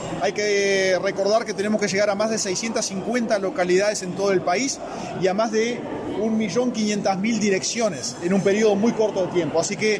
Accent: Uruguay

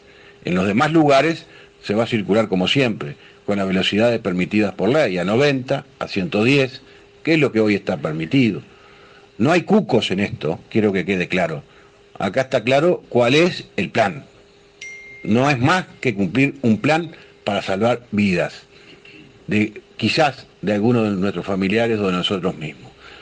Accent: Uruguay; y que como uruguayos que queremos salvar vidas, y esa es mi responsabilidad

